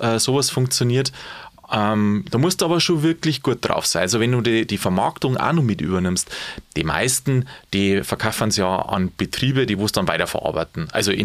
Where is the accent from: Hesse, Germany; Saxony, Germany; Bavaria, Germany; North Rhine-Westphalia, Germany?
Bavaria, Germany; und als Bayer